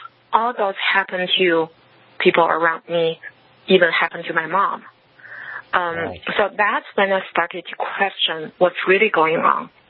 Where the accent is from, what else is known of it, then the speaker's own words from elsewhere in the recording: Beijing, China; English is a second language; I grew up in Beijing, my family was doing fine, I had a really good job.